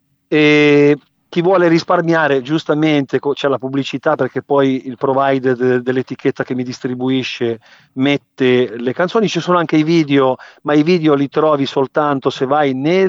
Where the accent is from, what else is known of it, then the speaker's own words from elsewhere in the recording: Genoa, Liguria, Italy; io sono genovese, in realtà d'adozione genovese, nel senso che sì, che sono nato qui, però mi sento anche siciliano perché i miei genitori sono arrivati qua a Genova negli anni 70, quando il triangolo industriale era Torino, Milano e Genova.